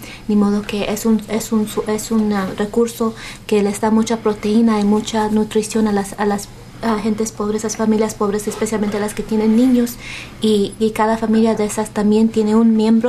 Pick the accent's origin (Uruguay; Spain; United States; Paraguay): United States; born there; Yo nací en Estados Unidos, pero mi familia es mexicana.